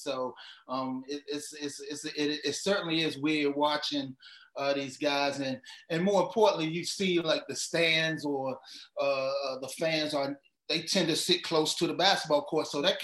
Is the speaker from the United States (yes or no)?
yes; Maryland, United States; Well, you know, man, growing up in Prince George's County, man, I was a big Georgetown Hoyer fan with John Thompson